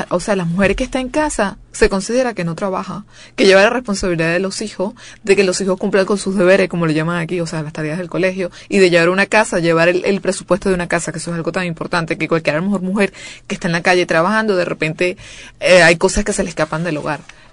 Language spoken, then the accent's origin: Spanish; Venezuela; Soy venezolana